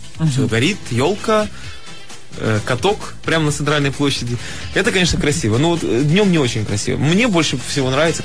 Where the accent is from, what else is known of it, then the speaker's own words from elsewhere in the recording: Belarus; born there; мне приятно, что я родился в Беларуси, я этим горжусь, так сказать.